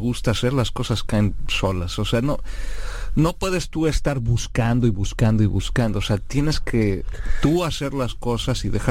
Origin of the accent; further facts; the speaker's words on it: Mexico; also born or lived in Canada; Yo soy mexicano canadiense